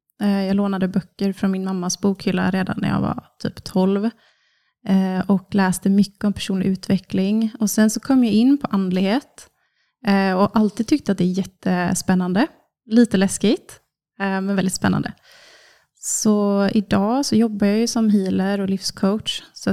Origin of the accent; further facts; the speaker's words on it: Kungsbacka, Halland County, Sweden; Jag är snart 30 från Kungsbacka. Så ligger strax söder om Göteborg. Uppvuxen på en bondgård. Med mamma, pappa och 2 syskon.